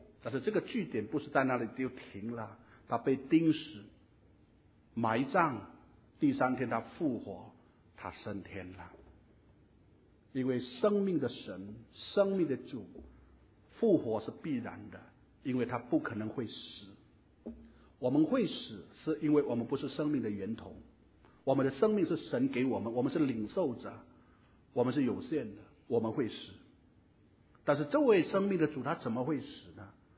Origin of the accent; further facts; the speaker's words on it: Singapore; 我是中国人，我是华人，我是新加坡人